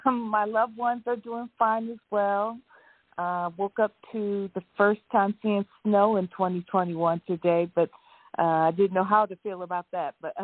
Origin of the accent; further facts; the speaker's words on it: Ohio, United States; And because I lived in Ohio and was born and raised in Ohio, that did not go over well with my mother.